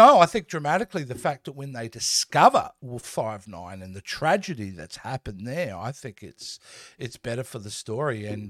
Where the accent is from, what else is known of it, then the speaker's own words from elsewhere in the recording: Australia; I'm Australian. Of course I curse.